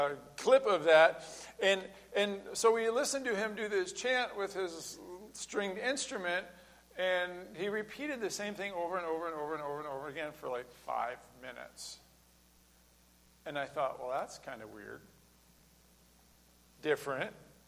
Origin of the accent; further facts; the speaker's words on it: Lynden, Washington, United States; I went to a Christian high school where I grew up in Linden, Washington